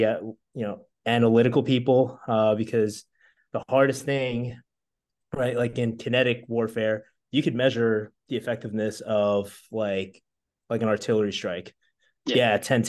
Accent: Bronx, New York, United States; sometimes, like, you know, if I get excited or emotional, you might either see my Bronx personality or maybe I'm a character from Jersey Shore.

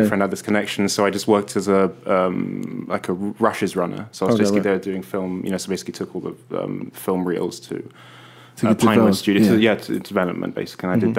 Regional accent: London, United Kingdom; I'm from London. my family is kind of more European, though.

